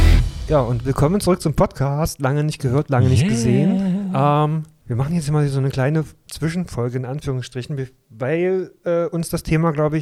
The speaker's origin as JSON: {"language": "German", "town": "Schönebeck", "region": "Saxony-Anhalt", "country": "Germany", "tie": "born or raised there", "said": "Meinst du meine Heimatstadt Schönebeck?"}